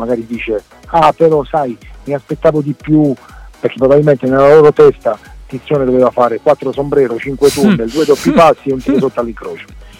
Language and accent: Italian; Taranto, Apulia, Italy; oltre a essere casa mia, perché sono tarantino, Taranto è una piccola Napoli